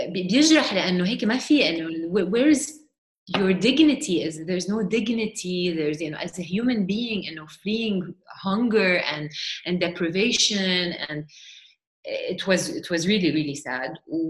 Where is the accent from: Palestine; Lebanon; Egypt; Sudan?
Lebanon; it's scary إنه أنت تضطر كلبناني بكرة تهاجر لأنه عم بتموت من الجوع أو إنه بلدك منهار اقتصادياً